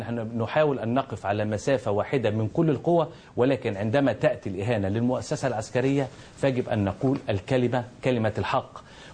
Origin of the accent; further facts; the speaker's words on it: Egypt; وأنا هذا المصطلح يسؤني كمصري أشد الإساءة